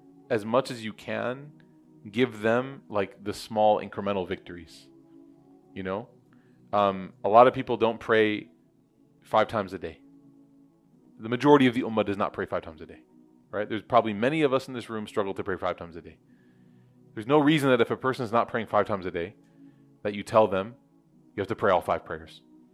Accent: Chicago, Illinois, United States; I grew up in Chicago. I'm married to a Desi

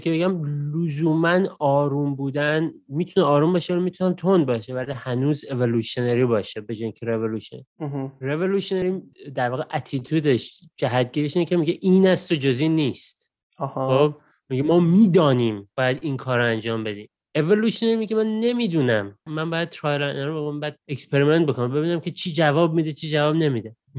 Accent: Iran; moved away as an adult; در واقع ایران من درس میخوندم، ایران ریاضیات کاربردی میخوندم.

